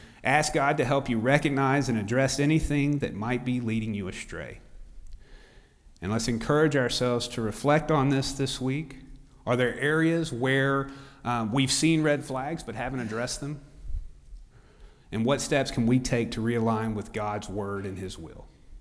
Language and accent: English; Mississippi, United States; born there; But I can tell you that I was born in the Delta, I've lived all over the place, and that Oxford is different than anywhere else I've ever lived.